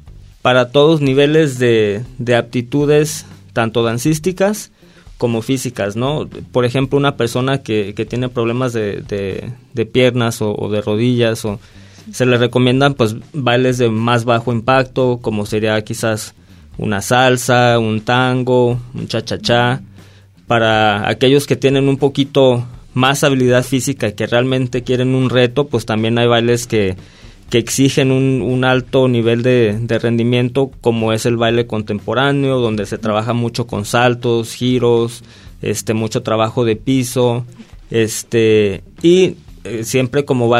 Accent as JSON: {"language": "Spanish", "town": "Ocotlán", "country": "Mexico", "tie": "born or raised there", "said": "aparte que le tengo mucho cariño aquí a la región y a Ocotlán específicamente, pues es mi pueblo natal."}